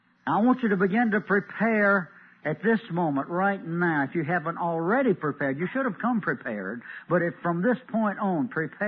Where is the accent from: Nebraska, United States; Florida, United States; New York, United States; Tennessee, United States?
Tennessee, United States; Millington; We're from Millington, Tennessee, for those who are new here.